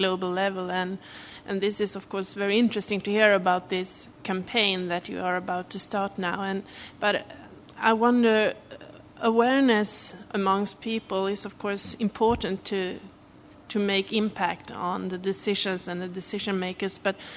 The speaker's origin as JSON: {"language": "English", "country": "Sweden", "second_language": "English", "said": "I come from the Swedish delegation."}